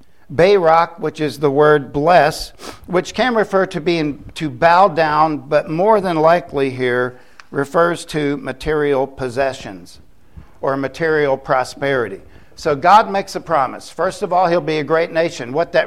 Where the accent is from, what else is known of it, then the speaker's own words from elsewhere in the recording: Titusville, Florida, United States; You know, I grew up in Titusville, Florida.